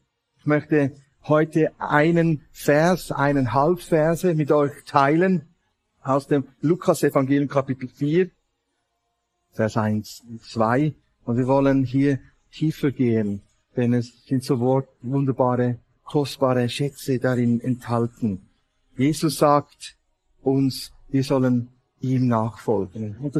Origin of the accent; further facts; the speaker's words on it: Bern, Switzerland; Ich komme aus dem Kanton Bern, der Nähe von Thun.